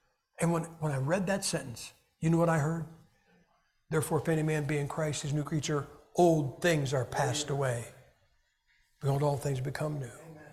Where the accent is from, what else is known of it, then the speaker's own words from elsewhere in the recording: Ohio, United States; See, there's a lot of unsolved crime in my hometown, 1968, 69, and the first half of 1970.